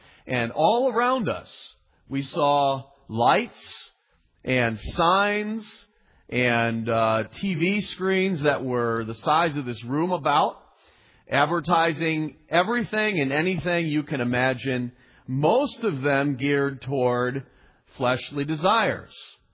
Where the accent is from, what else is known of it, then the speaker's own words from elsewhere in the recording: Chicago, Illinois, United States; We're from Chicago, so we know big city, but we are in a big city.